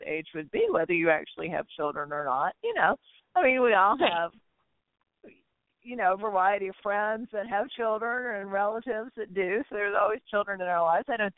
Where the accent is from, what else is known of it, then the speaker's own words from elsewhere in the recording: New Orleans, Louisiana, United States; accent: Southern; moved away; So every now and again, my accent still pops out, but I grew up in New Orleans, actually. But I've been out here for like 20 years